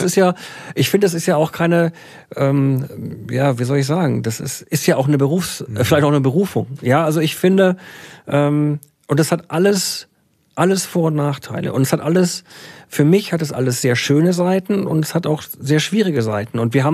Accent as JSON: {"language": "German", "region": "Bavaria", "country": "Germany", "tie": "born there", "said": "ich bin ein gebürtiger Bayer."}